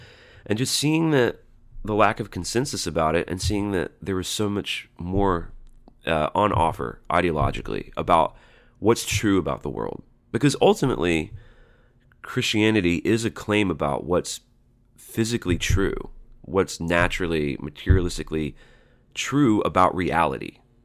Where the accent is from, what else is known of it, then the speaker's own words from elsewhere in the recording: Alabama, United States; I grew up in Alabama, which is a nominally religious place, at least in lip service.